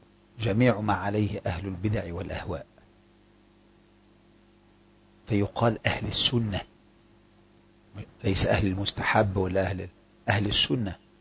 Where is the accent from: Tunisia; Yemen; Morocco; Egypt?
Egypt; بل هي من أشد الأحزاب عندنا في مصر تعصبا.